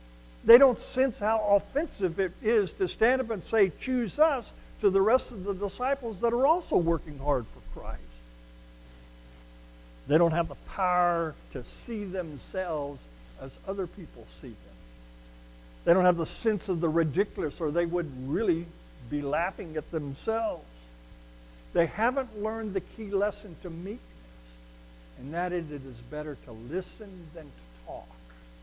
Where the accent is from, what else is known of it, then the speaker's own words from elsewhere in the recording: Texas, United States; We're from Texas. We at least remember those two characters, and especially Lyndon.